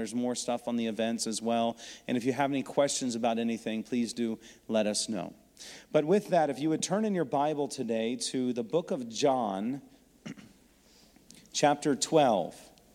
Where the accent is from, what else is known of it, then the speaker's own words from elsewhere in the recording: Texas, United States; born there; also born or lived in Washington, D.C. / Ohio / New Mexico; I was born on an Air Force base in Texas. From there, we moved to another Air Force base in D.C., then another base in Ohio, then another base in New Mexico